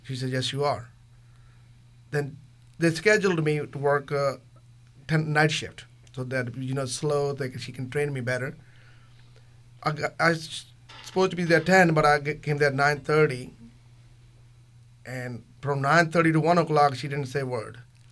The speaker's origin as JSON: {"language": "English", "region": "Punjab", "country": "India", "second_language": "English", "moved": "as an adult", "lives_now": "United States", "said": "then did electrical engineering in my country. I'm from Punjab, India."}